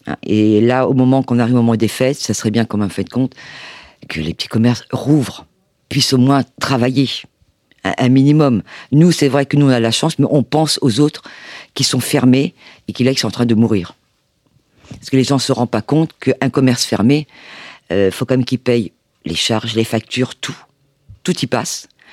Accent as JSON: {"language": "French", "town": "Caen", "region": "Normandy", "country": "France", "said": "Avant, nous étions dans la Manche. Mais nous sommes originaires de Caen. Alors, quand on a vendu le tabac qu'on avait avant dans la Manche, on est revenu aussitôt à nos racines, ici."}